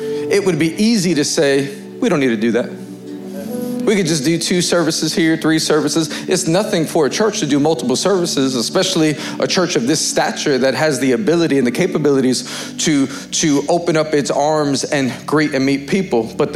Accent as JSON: {"language": "English", "region": "New York", "country": "United States", "tie": "born or raised there", "lives_now": "Dallas, United States", "said": "I'm born and raised in New York. You could probably hear it in my accent. Let's go, New York."}